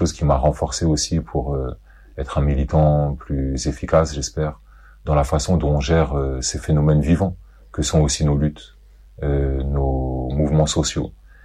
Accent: France; born there; je suis né en France. Mon père est palestinien, ma mère yougoslave.

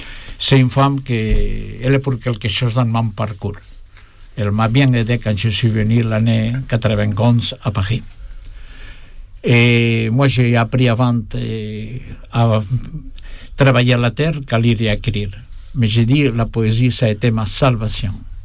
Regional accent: Spain; French is a second language; Moi, je suis né dans l'Espagne franquiste, profonde.

